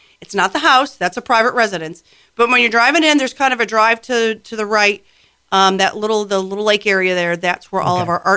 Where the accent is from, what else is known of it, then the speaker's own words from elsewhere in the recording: Michigan, United States; I mean, I grew up in Michigan and we had it.